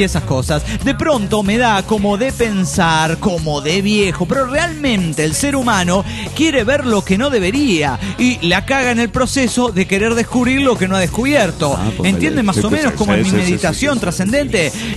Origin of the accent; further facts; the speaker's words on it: Managua, Nicaragua; de Managua, Nicaragua.